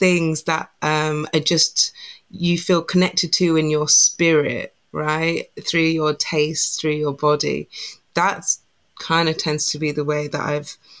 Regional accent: London, United Kingdom; I grew up in London, so my Jamaican family is in and around London / the States. So I was always very attached to my Black side

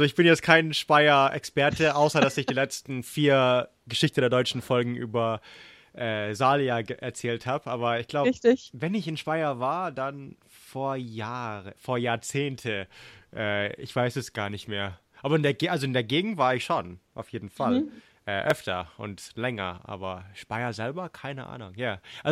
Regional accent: Oregon, United States; German is a second language; Genau wie meine Heimatstadt in Oregon eigentlich. Auch so gleich groß heute.

